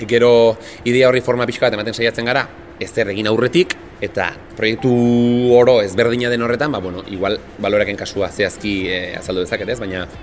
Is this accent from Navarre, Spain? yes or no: yes; Navarre, Spain; musikari nafarra naiz